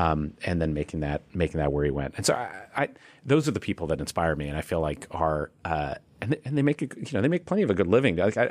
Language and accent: English; Ohio, United States; It was more just what I needed was just to be growing up in Ohio